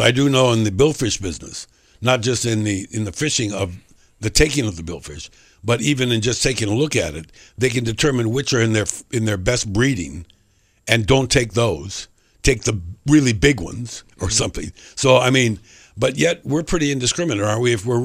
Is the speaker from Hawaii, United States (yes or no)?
yes; Hawaii, United States; I grew up on the Big Island, and I went to Kapoho and the tide pools there as a little kid.